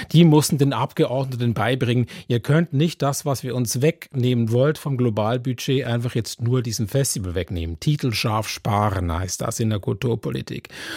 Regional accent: Switzerland; Ich habe eine Weile gebraucht, vielleicht auch als Schweizer

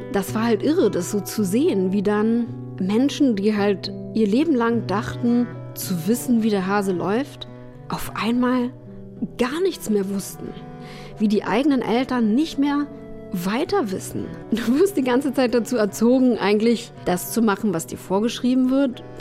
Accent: Germany; Weil ich komme ja auch noch aus einem Land, wo man das nicht so einfach konnte. Ich bin ja groß geworden in der DDR.

